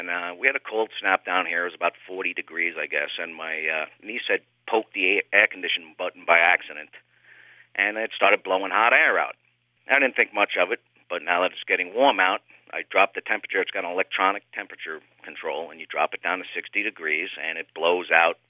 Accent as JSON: {"language": "English", "town": "Queens", "region": "New York", "country": "United States", "tie": "born there", "said": "Yeah, Queens, Lox. I was born in Queens."}